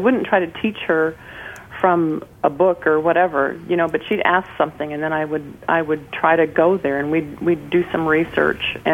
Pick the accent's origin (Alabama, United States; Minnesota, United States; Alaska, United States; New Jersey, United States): Alaska, United States; Fairbanks; I was born in Fairbanks, and she was born in Fairbanks also. And so we've had a wonderful life in Alaska.